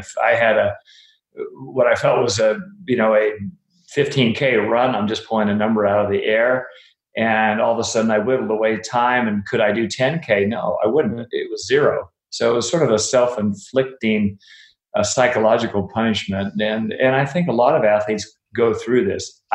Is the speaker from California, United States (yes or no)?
yes; Davis, California, United States; my choice, it was my hometown, and I have friends there, and that's where I train